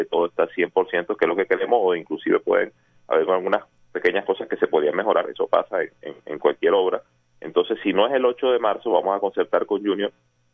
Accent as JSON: {"language": "Spanish", "town": "Barranquilla", "region": "Atlántico", "country": "Colombia", "said": "como barranquillero y como colombiano"}